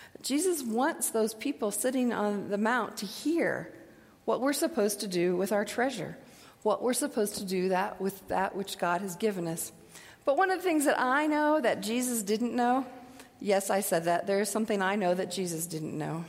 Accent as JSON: {"language": "English", "region": "Midwest", "country": "United States", "tie": "born or raised there", "said": "But when I grew up in the Midwest, every spring you took everything you owned that was made out of wool and put it in something"}